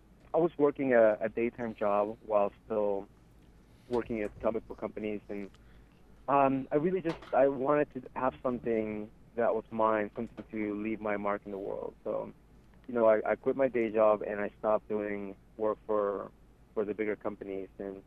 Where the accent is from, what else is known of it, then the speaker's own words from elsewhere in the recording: Phoenix, Arizona, United States; We're we're actually from Phoenix, Arizona, so we'll be driving over there Friday morning, and we'll be there at the party.